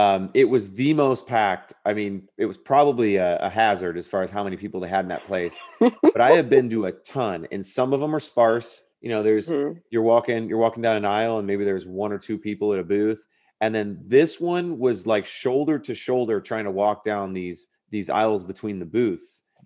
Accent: Texas, United States; born there; I was probably there for 3 months as an infant, but still I was born in Texas.

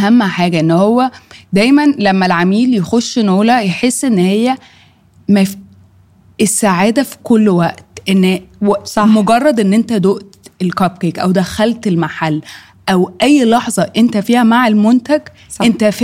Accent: Heliopolis, Cairo Governorate, Egypt; انا اصلا من مصر الجديده، وفتحت اول محل في الزمالك

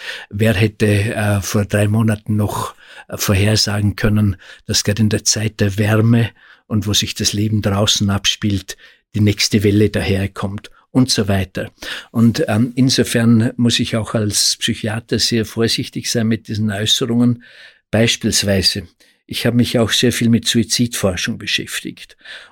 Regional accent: Austria; Im Jahr 1908 bzw. 1912 ist es einer psychischen Störung erklärt worden, bei uns in Österreich, Sigmund Freud, und heute ist es ein gesellschaftliches Ideal.

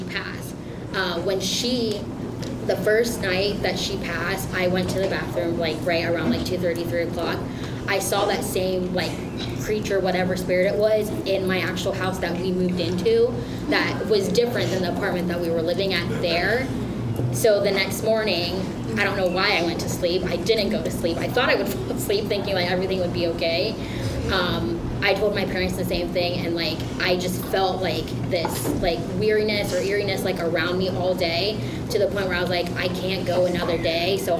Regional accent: Central Luzon, Philippines; No, we're from Zambales.

